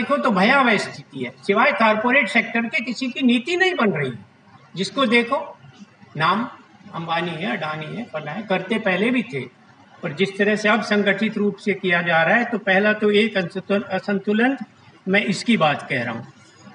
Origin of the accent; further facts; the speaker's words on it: Uttar Pradesh, India; उत्तर प्रदेश मेरा गांव है